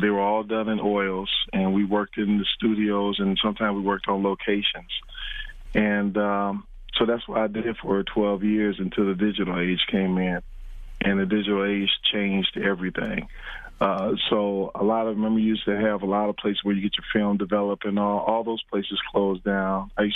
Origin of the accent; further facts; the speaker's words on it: Mount Morris, Michigan, United States; also born or lived in Flint; I was born in Flint and lived in Mount Morris, Michigan, went to Flint Beecher High School.